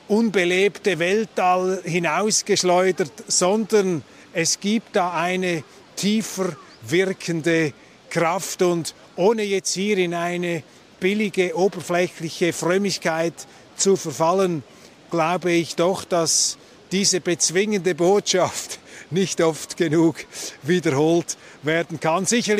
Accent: Zurich, Switzerland; Als Zürcher Zwinglianer

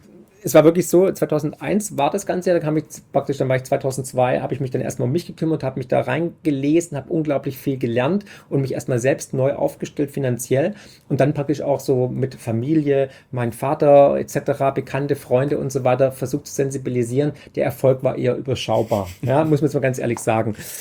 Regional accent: Baden-Württemberg, Germany; weil ich bin halt Schwabe und wurde ja schon mit dem Bausparvertrag sozusagen geboren

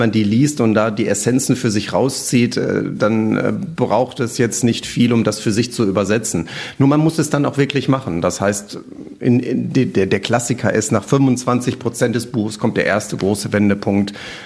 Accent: Dortmund, North Rhine-Westphalia, Germany; ich komme aus Dortmund und der Thriller spielt in Dortmund

